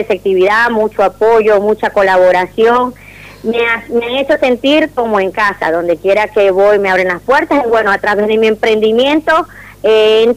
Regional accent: Venezuela; moved away as an adult; now in San Lorenzo, Argentina; No, soy de Venezuela. Hace dos años que estoy por acá en Argentina, en la ciudad de San Lorenzo.

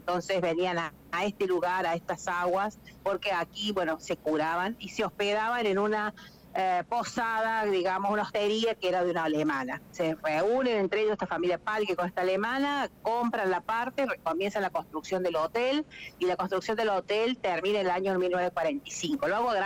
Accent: Bariloche, Río Negro, Argentina; Yo vengo de Bariloche. Yo vengo de Bariloche y Bariloche es igual.

